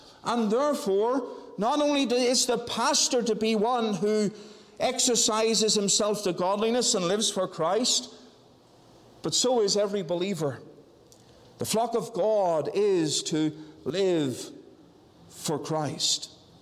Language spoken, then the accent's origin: English; Northern Ireland, United Kingdom; born there; I was born in Northern Ireland. I had a Welsh accent. I then had an English accent. And eventually my accent changed back somewhat, though some people would say there's something there that isn't quite Northern Irish.